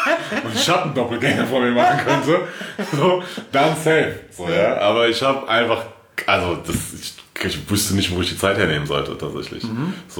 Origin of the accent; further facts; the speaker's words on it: Frankfurt, Hesse, Germany; Nee, ich bin in Frankfurt groß geworden.